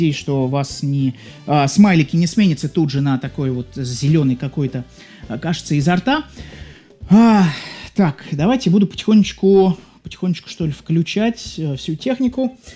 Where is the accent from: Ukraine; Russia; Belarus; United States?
Russia; Saint Petersburg; я из Санкт-Петербурга.